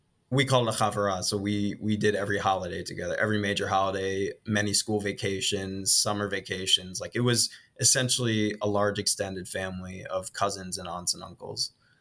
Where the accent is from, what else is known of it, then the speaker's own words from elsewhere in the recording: Massachusetts, United States; So I transferred back to my home state, Massachusetts.